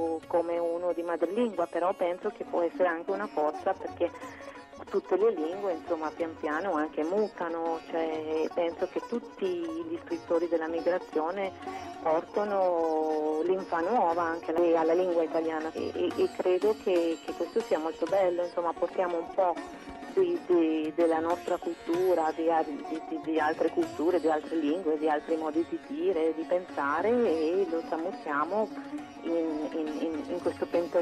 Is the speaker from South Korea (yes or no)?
no; India; now in Italy; ho voluto non limitarmi a quelle che conosco in quanto indiana che vive in Italia